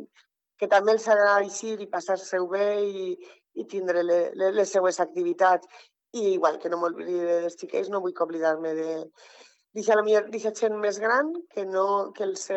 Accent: Burriana, Valencian Community, Spain; quan dius d'on eres de Borriana, ah, jo vaig estar un any

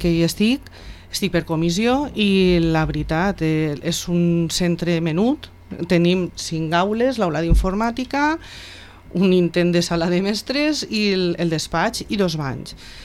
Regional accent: Almassora, Valencian Community, Spain; jo soc d'Almassora, perdó, no soc de Vila-real

